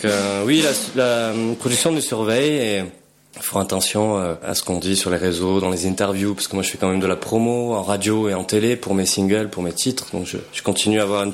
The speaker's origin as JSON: {"language": "French", "town": "Marseille", "region": "Provence-Alpes-Côte d'Azur", "country": "France", "tie": "born there", "said": "Je suis né à Marseille, j'ai beaucoup de famille dans le 04"}